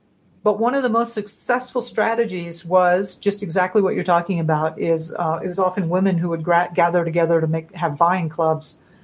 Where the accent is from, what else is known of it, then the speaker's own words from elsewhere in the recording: Florida, United States; And I grew up in Florida, so always on trips we were visiting, you know, places where people would shoot at each other.